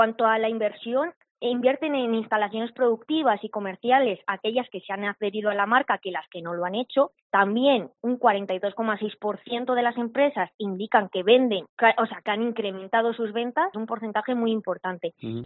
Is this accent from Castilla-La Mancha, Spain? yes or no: no; Cisneros, Castile and León, Spain; provengo de un pueblo de Palencia, Cisneros, y mi cercanía a la capital y mi afán por la buena alimentación me hizo conocer hace años esta marca, porque aún tengo 22 años